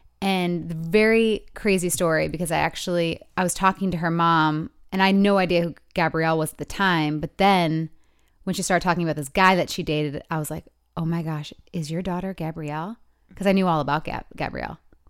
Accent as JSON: {"language": "English", "region": "Michigan", "country": "United States", "tie": "born or raised there", "said": "I don't know why I always have to sing Michigan, because it's my hometown."}